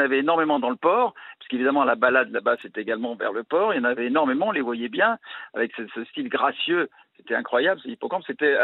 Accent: Bègles, Nouvelle-Aquitaine, France; also born or lived in Casablanca, Morocco; Écoutez, effectivement, je suis né à Casablanca. Mon père s'occupait des chemins de fer et quand on est arrivé tout de suite en France, puisqu'il est français, on a débarqué à Bordeaux, qui est une ville extrêmement accueillante, et plutôt à Bègles, qui est tout près de Bordeaux

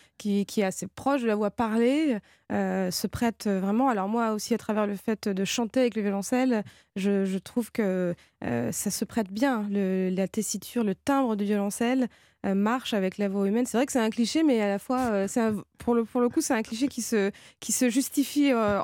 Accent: France; je suis arménienne, je suis française d'origine arménienne

